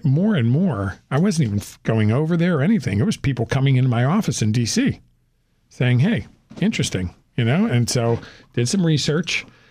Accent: Pittsburgh, Pennsylvania, United States; now in Washington, United States; We're from Pittsburgh. You know, where is this? What's that? And we knew where it was because I grew up there.

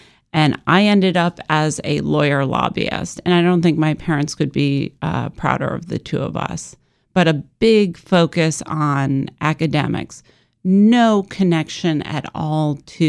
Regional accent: Rochester, New York, United States; So I grew up in Rochester, New York, the daughter of two academics.

